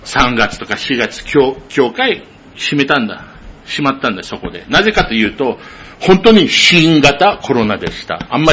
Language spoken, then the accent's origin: Japanese; United States; Japanese is a second language; まあ、言いにくいかもしれないけど、日本人じゃない、僕はアメリカ人だけどね。